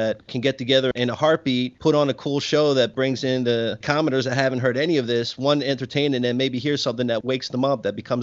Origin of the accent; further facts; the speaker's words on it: United States; You know, know what, dude? I'm American.